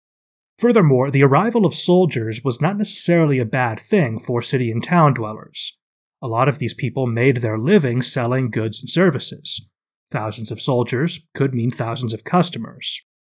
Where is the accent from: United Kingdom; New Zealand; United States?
United States; Seattle, Washington; I grew up in the Capitol Hill neighborhood, right in the city, and went to St. Joe's as a kid. I moved back here a couple years ago, although obviously not to Capitol Hill, which has become insanely expensive.